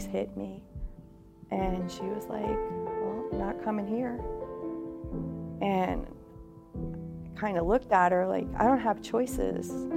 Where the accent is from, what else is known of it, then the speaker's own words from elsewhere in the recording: New Jersey, United States; So I grew up in New Jersey and with an alcoholic father and a mom that was extremely abusive.